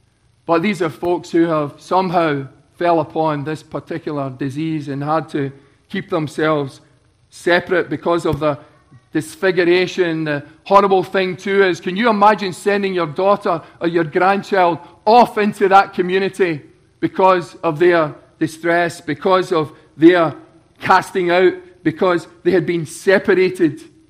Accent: Scotland, United Kingdom; I come from the borders of Scotland. It means I've probably was so close to England, but yet I was born in Scotland.

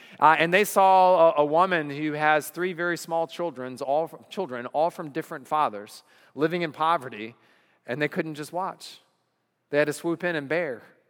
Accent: the South, United States; I'm a Southerner. I can say things like that.

